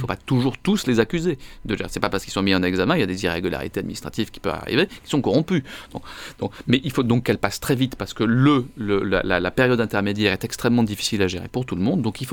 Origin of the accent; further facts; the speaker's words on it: Marseille, Provence-Alpes-Côte d'Azur, France; Je suis Marseillais, j'ai passé la moitié de ma vie à Velo, où j'habite, où j'ai ma maison familiale, où mes parents habitent.